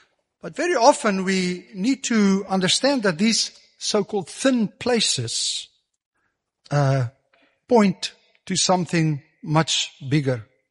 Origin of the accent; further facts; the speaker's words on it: South Africa; first language Afrikaans; English is a second language; You know, I'm Afrikaans speaking, so I say things maybe a little bit different.